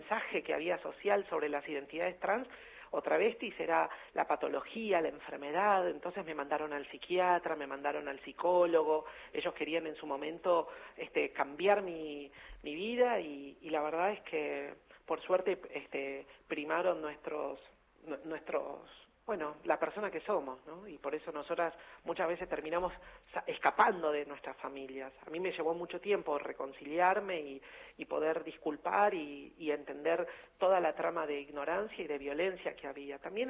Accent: Buenos Aires, Argentina; also born or lived in Salta; Yo nací en Salta y mi familia migró toda completa conmigo cuando yo era chica aquí a la ciudad de Buenos Aires.

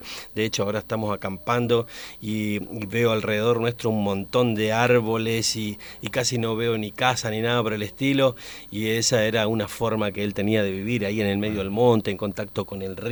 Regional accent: Las Lomitas, Formosa, Argentina; la LRA20 de mi pueblo, de Las Lomitas.

